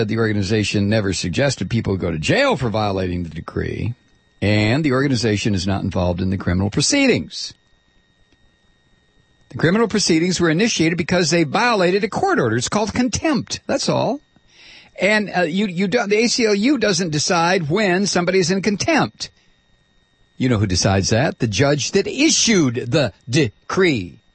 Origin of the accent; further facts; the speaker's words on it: Toledo, Ohio, United States; There are an awful lot of Muslims where I grew up in Toledo, Ohio.